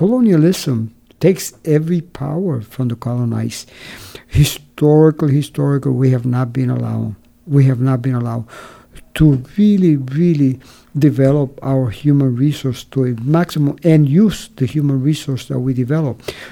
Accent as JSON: {"language": "English", "town": "San Sebastian", "country": "Puerto Rico", "tie": "born or raised there", "said": "A lot of the work in my hometown in San Sebastian, the mayor of San Sebastian, he took all the retired workers from the energy company"}